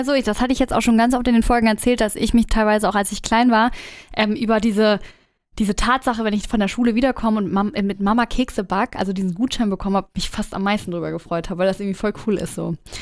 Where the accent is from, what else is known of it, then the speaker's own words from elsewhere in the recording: Bavaria, Germany; Und wir kommen ja aus Bayern